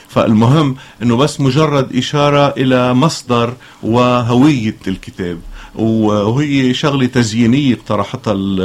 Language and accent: Arabic; South Governorate, Lebanon; moved away; لا، أنا من جنوب، بس لما رجعت على لبنان رجعت مثل كل لبناني بده يرجع ضيعته، وطلعت على ضيعتي لحتى لي عمر وأقعد بضيعتي.